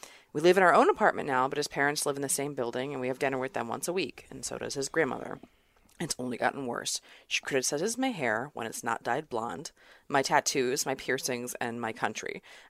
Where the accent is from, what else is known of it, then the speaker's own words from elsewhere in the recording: United States; now in Germany; incredibly old and incredibly German grandmother hates me, and I'm pretty sure it's just because I'm American.